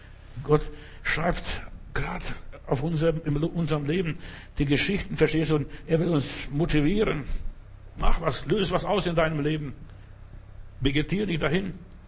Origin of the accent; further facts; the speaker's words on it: England, United Kingdom; German is a second language; now in Berlin, Germany; Es hat geschüttet, würde sagen, als Engländer, Hunde und Katzen.